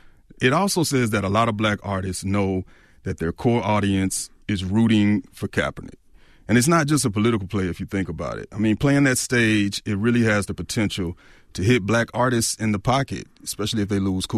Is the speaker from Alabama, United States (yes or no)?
no; Atlanta, Georgia, United States; Yeah, and I'm from Atlanta, too. You know, ATL.